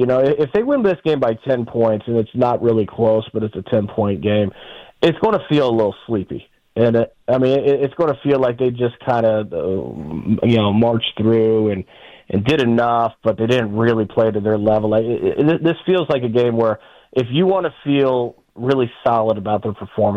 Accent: Indiana, United States; moved away as an adult; Look, I grew up in Indiana, and I haven't been back living there since I was 23.

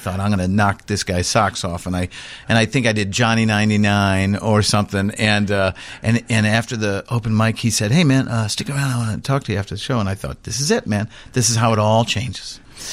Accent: Orland Park, Illinois, United States; I was a kid and I was underage and I was thinking of how, you know, I was from Orland Park and what do you do?

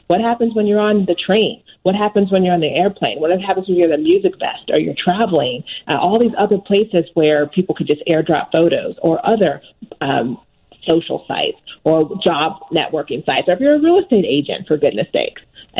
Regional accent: Wisconsin, United States; I'm from the Midwest. I'm actually from next door in Wisconsin, raised there, family still there

